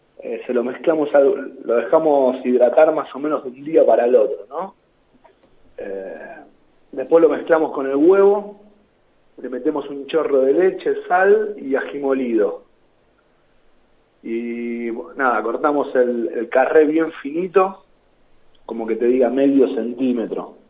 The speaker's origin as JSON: {"language": "Spanish", "town": "Quilmes", "region": "Buenos Aires Province", "country": "Argentina", "said": "Yo soy de Quilmes."}